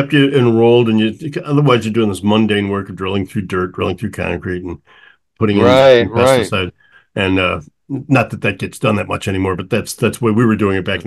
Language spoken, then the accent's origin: English; St. Louis, Missouri, United States; I'm from St. Louis. So the St. Louis Blues played the Boston Bruins